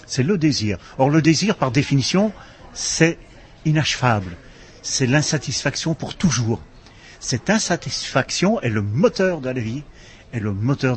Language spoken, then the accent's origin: French; Antwerp, Flanders, Belgium; born there; je suis né à Anvers, effectivement, qui est un port où il y a une communauté juive importante, encore toujours à l'heure actuelle. Et aussi où on pratique quatre ou cinq langues dans chaque famille, enfin comme dans tous les grands ports à peu près.